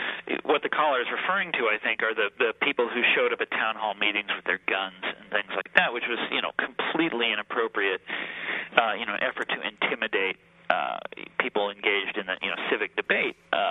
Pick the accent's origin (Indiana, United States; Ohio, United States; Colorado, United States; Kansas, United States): Kansas, United States; I come from Kansas. You know, it was a state full of small towns, small manufacturing cities, farm-to-market towns.